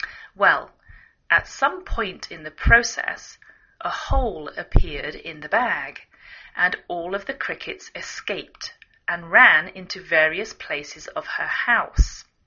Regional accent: England, United Kingdom; now in United States

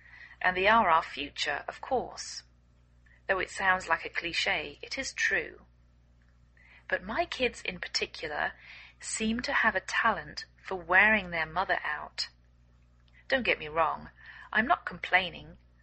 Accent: England, United Kingdom; I'm English

